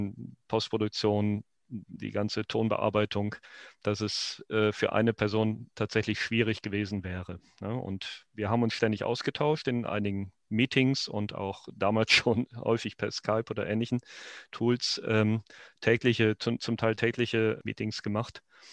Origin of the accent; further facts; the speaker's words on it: North Rhine-Westphalia, Germany; ich komme ursprünglich hier aus Ostwestfalen und das ist tiefster Westen.